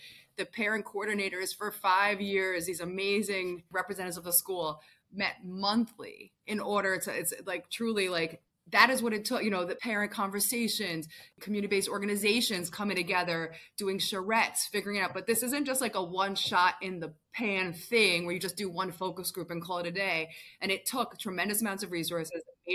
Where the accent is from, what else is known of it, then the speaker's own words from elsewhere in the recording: Bronx, New York, United States; I want to do that at PS85, where I grew up in West Farms in Fordham in the Bronx.